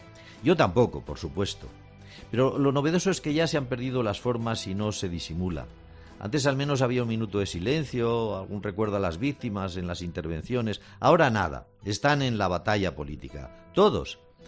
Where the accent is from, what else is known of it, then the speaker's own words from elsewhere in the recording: Zaragoza, Aragon, Spain; born there; yo, que nací en Zaragoza